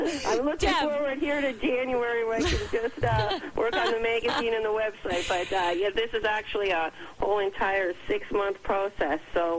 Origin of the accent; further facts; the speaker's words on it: Canada; just being Canadian and being next year, you know, the big year for the 150th anniversary of Confederation